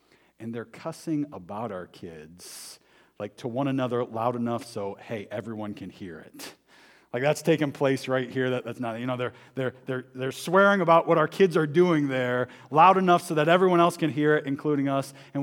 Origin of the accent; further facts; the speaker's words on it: Ohio, United States; We're from Ohio. You call this snow? This ain't nothing.